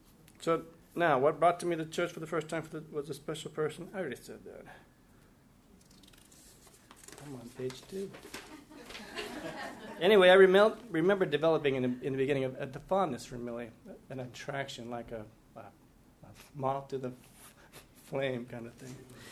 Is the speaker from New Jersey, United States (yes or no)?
yes; Camden, New Jersey, United States; born there; I was born in New Jersey, the Lady of the Lord's Hospital in Camden.